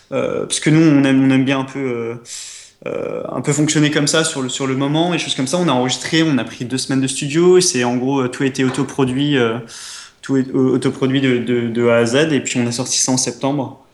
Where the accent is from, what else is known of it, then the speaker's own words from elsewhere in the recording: Nancy, Grand Est, France; nous, on vient de Nancy